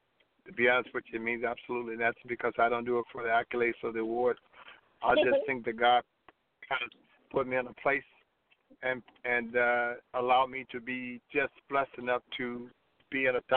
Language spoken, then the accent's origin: English; Madison, Georgia, United States; born there; now in Atlanta, United States; I am calling you from Atlanta, Georgia. Born in a little town just south of Atlanta, between Augusta, Georgia, and Atlanta, called Madison, Georgia.